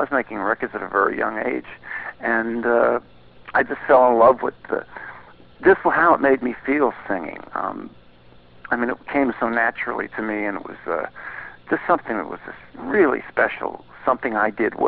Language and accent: English; Bronx, New York, United States; Oh, I grew up in the Bronx, and New York was a very exciting time musically.